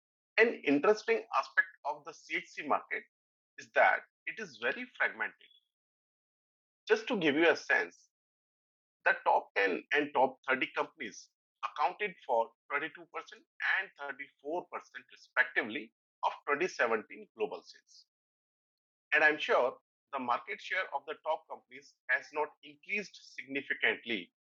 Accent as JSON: {"language": "English", "town": "Alicante", "region": "Valencian Community", "country": "Spain", "said": "I'm originally from Alicante."}